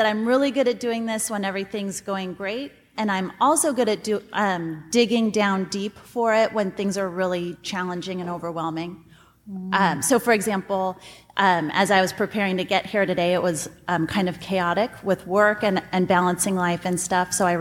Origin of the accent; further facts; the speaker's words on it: Portland, Oregon, United States; from Portland, Oregon, and my happiness hack is to set a positive intention for the day.